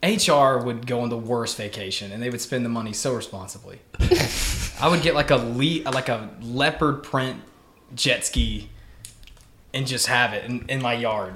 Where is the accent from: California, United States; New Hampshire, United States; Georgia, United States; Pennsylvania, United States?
Georgia, United States; Dahlonega; I'm from Dahlonega, so I couldn't. We were out in the country. We never had a babysitter.